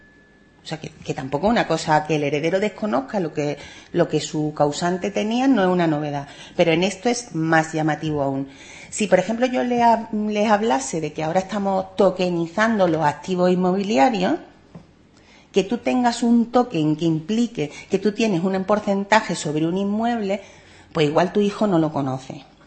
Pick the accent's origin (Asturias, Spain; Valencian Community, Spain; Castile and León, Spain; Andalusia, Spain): Andalusia, Spain; yo que vengo de la Costa del Sol